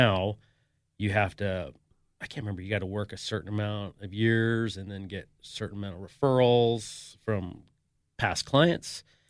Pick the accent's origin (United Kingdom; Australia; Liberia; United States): United States; Reno, Nevada; So I was born and raised here in Reno. Went to UNR.